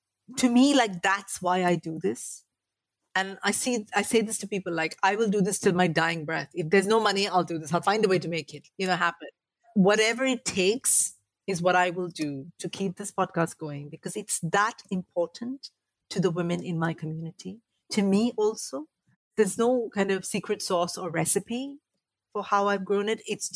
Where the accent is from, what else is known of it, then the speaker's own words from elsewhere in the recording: India; now in United Kingdom; my experiences growing up in India, coming to the UK, navigating these two cultures